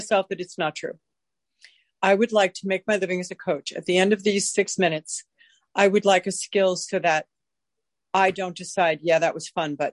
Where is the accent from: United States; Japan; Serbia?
United States; New York; now in Maine, United States; I'm sitting in the mid-coast of Maine. The ocean is about 300 feet that way in a tiny little house. From born and raised on Long Island in New York. I've been moving all my life